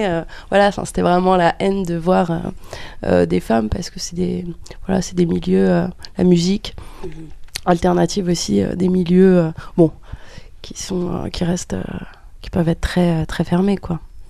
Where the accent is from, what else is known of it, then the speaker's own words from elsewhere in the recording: Aulnay-sous-Bois, Île-de-France, France; now in Vitry-sur-Seine, France; Moi, je viens de d'Aulnay-sous-Bois, donc c'est dans le 93. Et maintenant, j'habite à Vitry-sur-Seine, dans le 94.